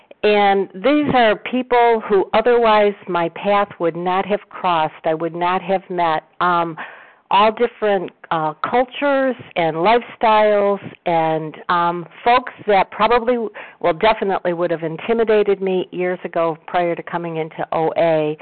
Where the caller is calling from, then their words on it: Cleveland, Ohio, United States; Hi, this is … I'm calling from Cleveland.